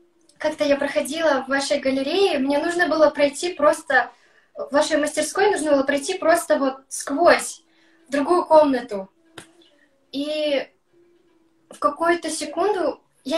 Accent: Almaty, Kazakhstan; И я сама из Алматы, и полгода училась в Индии.

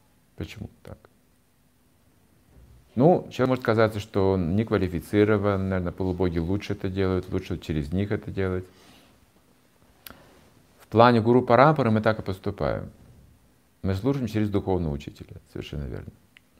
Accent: Kazakhstan; Я уже в годах, я вообще казах, знаете, я без мяса не могу.

